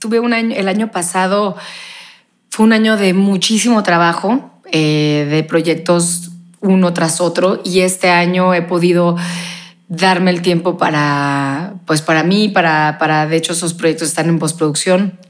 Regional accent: Veracruz, Mexico; yo crecí pues en provincia, en Veracruz, yendo a escuela de monjas, yendo a la playa todos los domingos, jugando tenis todos los sábados y bailando todos los días porque me iba a clases de baile, de danza.

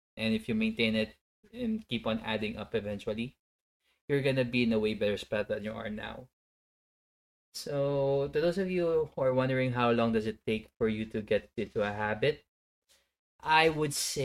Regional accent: Philippines; since I'm Filipino, rice is pretty much ingrained in my system.

